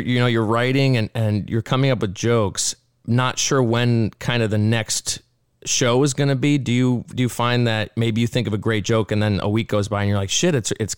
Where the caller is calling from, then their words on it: Edmonton, Alberta, Canada; We're calling from Edmonton right now.